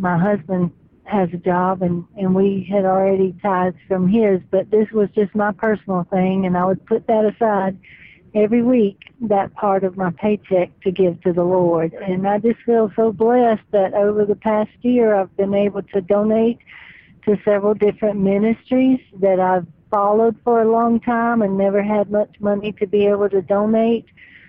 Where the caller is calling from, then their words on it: Georgia, United States; from Middle Georgia